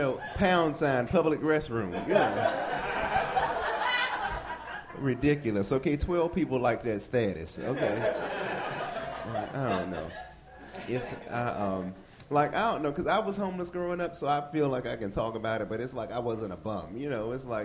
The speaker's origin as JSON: {"language": "English", "region": "North Carolina", "country": "United States", "said": "Because I'm from North Carolina, we have homeless people there"}